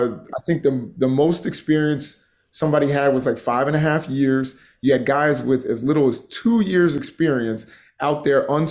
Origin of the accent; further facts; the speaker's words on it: Baltimore, Maryland, United States; you know, I'm from the Baltimore area.